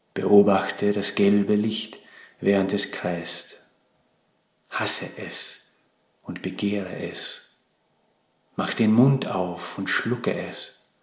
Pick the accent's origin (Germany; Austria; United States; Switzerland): United States; Mein Vater ist Amerikaner, aber meine Mutter ist Österreicherin. Das heißt, ich bin in den Vereinigten Staaten aufgewachsen, aber bei mir zu Hause hat man Deutsch gesprochen. Dadurch bin ich wirklich zweisprachig aufgewachsen.